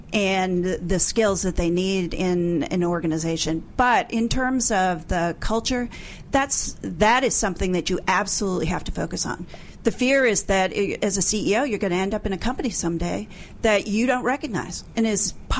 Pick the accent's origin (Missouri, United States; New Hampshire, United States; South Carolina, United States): New Hampshire, United States; Newcastle; Newcastle, New Hampshire.